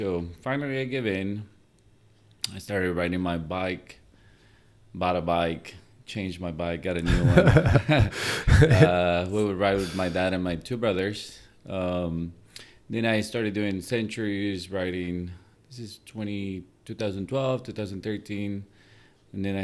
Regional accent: Ecuador; now in Simi Valley, United States; And so we came from Ecuador. I went to Simi High. I went to Royal for summer school once. And then I went to, more for college. So been here. We landed in Simi Valley and been here ever since.

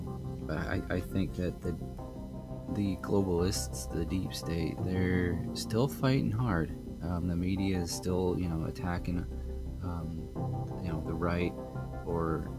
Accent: Ohio, United States; I mean, I'm from Ohio, so I've got friends up there

